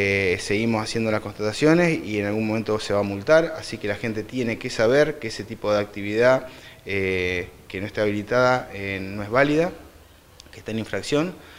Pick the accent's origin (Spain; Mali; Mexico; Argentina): Argentina; no somos los argentinos la excepción de nada